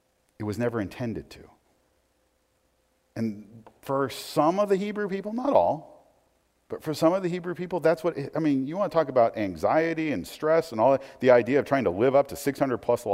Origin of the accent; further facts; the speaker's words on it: Portland, Oregon, United States; But I grew up in Portland, right? Blazer mania, yay.